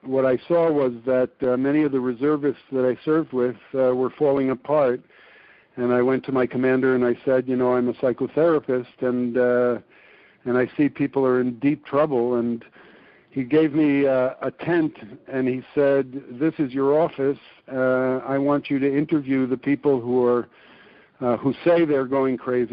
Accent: United States; moved away as an adult; also born or lived in Israel; I grew up on television in the United States, and I really didn't want that for myself. to be shut up in my kibbutz apartment with a television.

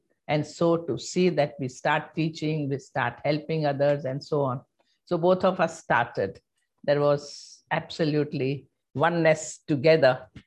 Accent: Mumbai, Maharashtra, India; first language Hindi; English is a second language; And my mother tongue was Hindi. We are from Indore. My mother is from Indore. I'm born and brought up in Bombay.

